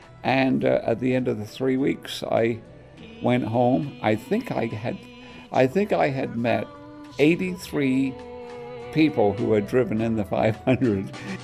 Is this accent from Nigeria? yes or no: no; England, United Kingdom; I was born and raised in England, and I was always aware of motor racing.